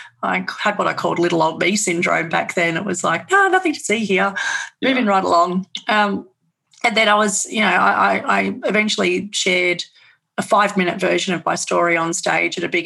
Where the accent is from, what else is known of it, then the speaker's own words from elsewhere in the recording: Australia; growing up in Australia, we've got the tall poppy thing is rife here